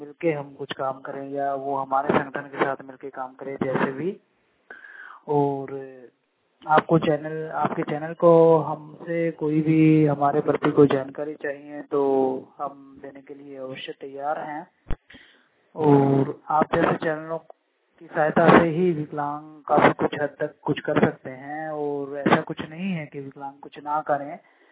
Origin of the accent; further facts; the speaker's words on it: Haryana, India; मैं हरियाणा से बिलोंग करता हूँ। वो फिलहाल किसी कारण से मैं गुड़गांव आया हुआ हूँ